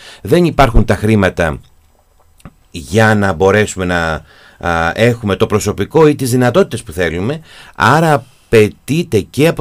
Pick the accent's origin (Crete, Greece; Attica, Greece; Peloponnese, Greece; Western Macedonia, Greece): Peloponnese, Greece; Εγώ θυμάμαι στο χωριό μου, όταν ερχόταν η βιβλιοθήκη από τη Σπάρτη